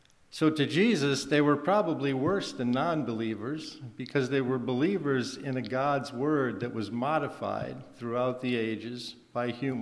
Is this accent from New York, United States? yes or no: yes; New York City, New York, United States; I grew up in New York City, where we had a soapbox preacher on almost every street corner.